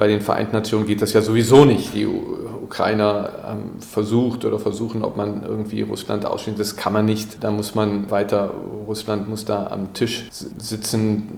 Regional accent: Germany; Also wir sagen als Deutsche oft, also wir waren, nee, das war in erster Linie war das EU

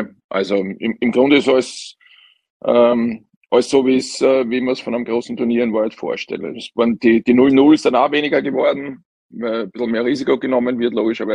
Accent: Austria

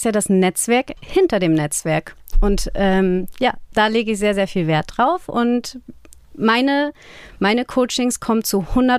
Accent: Schleswig-Holstein, Germany; also born or lived in Langenhorn; now in Flensburg, Germany; Ganz ursprünglich komme ich sogar aus Dithmarschen.

